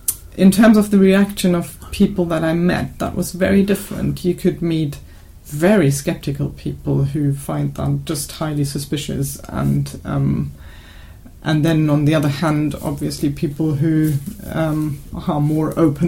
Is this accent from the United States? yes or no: no; Venezuela; now in Germany; I think I came from Venezuela, where obviously I hadn't been sort of part of the day-to-day German politics